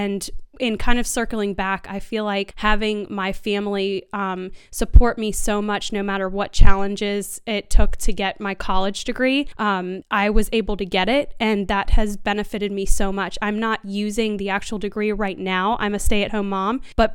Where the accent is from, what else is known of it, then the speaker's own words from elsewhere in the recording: Richmond, Virginia, United States; So I grew up in Richmond, Virginia, capital of Virginia, and lived there my whole life.